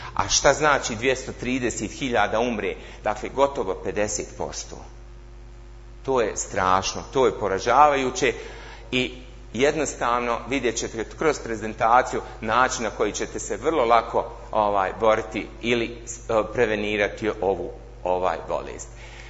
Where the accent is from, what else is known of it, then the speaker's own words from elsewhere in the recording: Bosnia & Herzegovina; kažete dolazim iz Bosne i Hercegovine